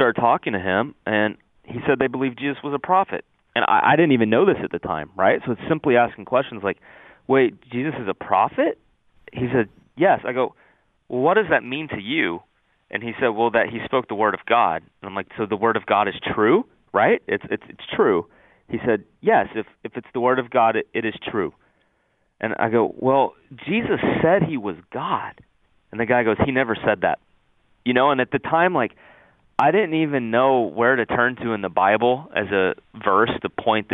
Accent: Tennessee, United States; Like when I was growing up in Tennessee, like I said, I didn't know anyone that wasn't Christian.

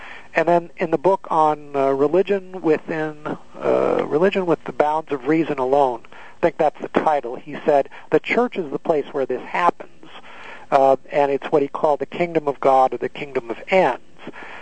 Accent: California, United States; I come from California, where they don't even know what a Lutheran is.

